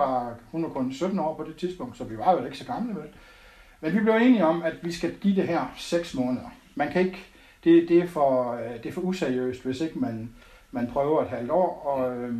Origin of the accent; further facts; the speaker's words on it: Odense, Region of Southern Denmark, Denmark; Fordi mine forældre drev faktisk nogle farvehandlerbutikker i Odense, hvor jeg stammer fra.